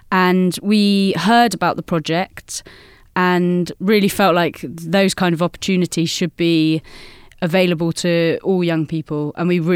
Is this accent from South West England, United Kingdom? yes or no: yes; South West England, United Kingdom; I'm from Dorset.